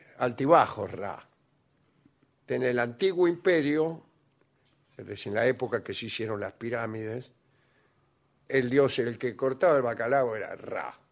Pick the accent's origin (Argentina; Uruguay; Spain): Argentina; Bahía Blanca, Buenos Aires Province; Ojalá muy pronto los bahienses tengamos el agrado de recibirlos.